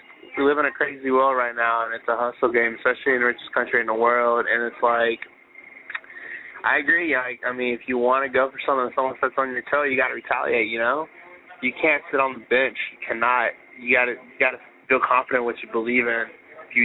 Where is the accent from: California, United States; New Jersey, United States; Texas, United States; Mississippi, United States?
Texas, United States; Dallas; Like, I'm from Dallas. I grew up in North City of Dallas.